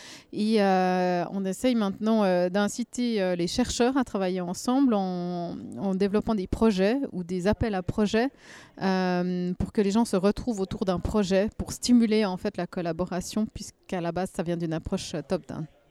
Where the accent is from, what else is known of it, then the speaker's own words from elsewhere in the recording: Switzerland; je viens de Suisse.